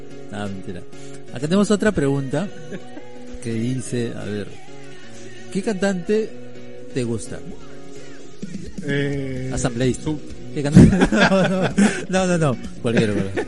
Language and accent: Spanish; Peru; creo que es una de las comidas que te recomendaría como peruano